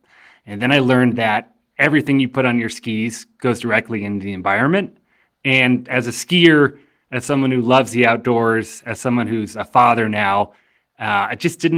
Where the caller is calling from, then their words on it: Carbondale, Colorado, United States; I'm calling in from Carbondale, Colorado, and I'm the founder of Mountain Flow.